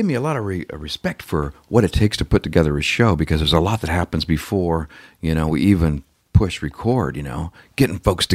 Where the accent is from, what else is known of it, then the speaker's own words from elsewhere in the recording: Stockton, California, United States; I grew up in Northern California, a town called Stockton, straight up, you know, from Los Angeles, about 5.5 hours.